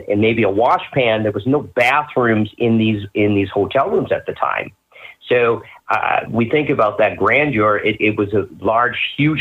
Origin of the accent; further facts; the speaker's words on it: Escanaba, Michigan, United States; born and raised in Escanaba, I've always known about